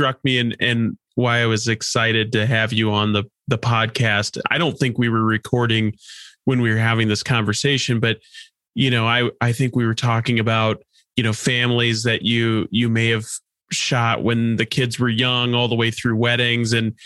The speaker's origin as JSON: {"language": "English", "town": "Omaha", "region": "Nebraska", "country": "United States", "said": "Hey, I'm from Omaha."}